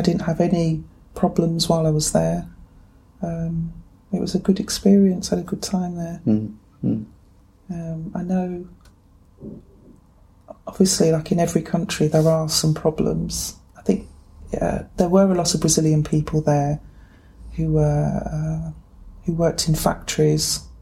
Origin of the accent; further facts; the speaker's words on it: England, United Kingdom; They couldn't believe I was from England.